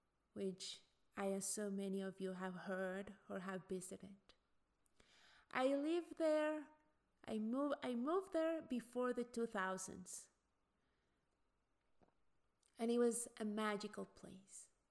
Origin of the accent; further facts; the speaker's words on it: Mexico; now in United States; Growing up in Mexico gave me two different points of views of this country.